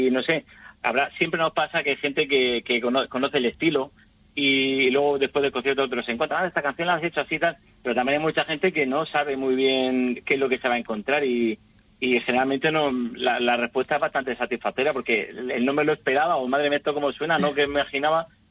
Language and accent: Spanish; Region of Murcia, Spain; accent: Murcian; Sí, es de por ahí de Murcia.